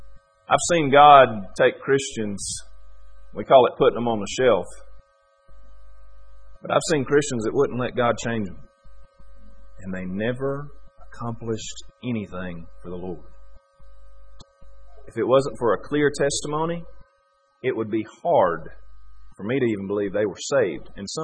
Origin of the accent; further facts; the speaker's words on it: United States; Now, where I grew up in America, everything we ate was fried and salted.